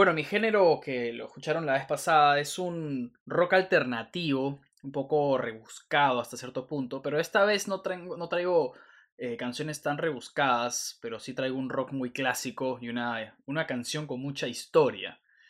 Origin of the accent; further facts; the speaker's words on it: Piura, Peru; el portero de mi colegio, yo vengo de Piura